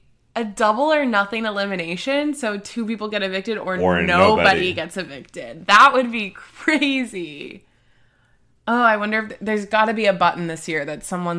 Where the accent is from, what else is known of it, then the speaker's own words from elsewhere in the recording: Portland, United States; We're from Portland.